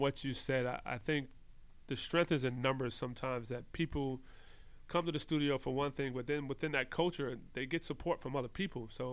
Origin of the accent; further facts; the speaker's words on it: Astoria, New York, United States; now in France; You know, I'm a kid from Astoria, Queens. Now I'm living in the south of France.